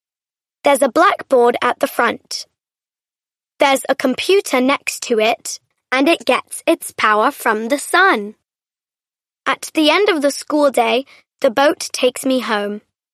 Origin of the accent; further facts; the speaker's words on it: Bangladesh; I'm from Bangladesh. It's difficult to walk on some roads in the rainy season here.